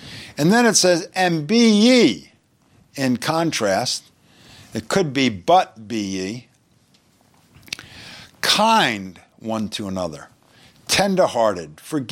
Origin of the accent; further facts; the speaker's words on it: Brooklyn, New York, United States; I grew up, I was born in Brooklyn, I worked in Brooklyn. I know that accent